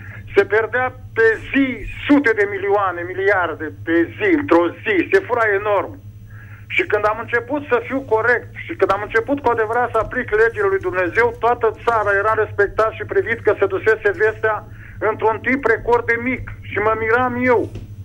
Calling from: Bârlad, Vaslui County, Romania; sunt din Burlad și am 70 de ani.

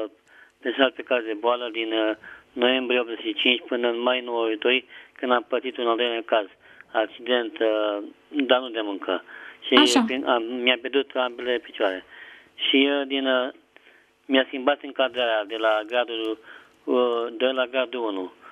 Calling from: Motru, Gorj County, Romania; din Motul Gorj.

